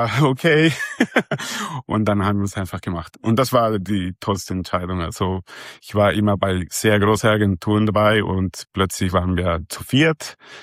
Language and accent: German; Santiago, Santiago Metropolitan Region, Chile; now in Switzerland; Also, geboren bin ich in Chile, mittlerweile mit einem Schweizer Pass, weil mein Urgroßvater aus der Schweiz gekommen ist. Er hat sich immer daran gekümmert, dass alle in die Familie weiter Schweizer werden. Und ich war auch in einer Schweizer Schule in Santiago